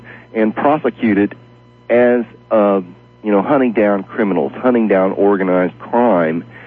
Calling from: Dallas, Texas, United States; I'm from Dallas.

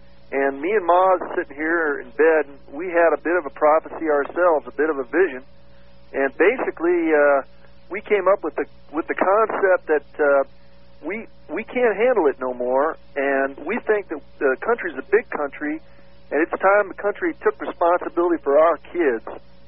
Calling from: Salt Lake City, Utah, United States; Well, I'm calling from Salt Lake City, Art.

